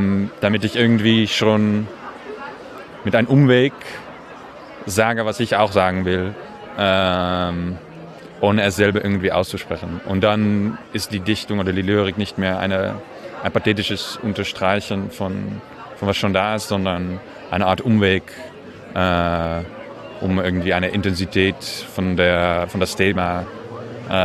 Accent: Amsterdam, North Holland, Netherlands; now in Paris, France; Ich komme aus Amsterdam und wohne in Paris.

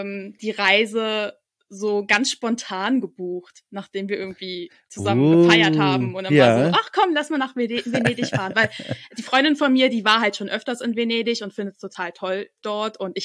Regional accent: Berlin, Germany; Ich komme halt auch ursprünglich aus Berlin, so habe ich, bis ich 23 war, glaube ich, bei meinen Eltern gewohnt

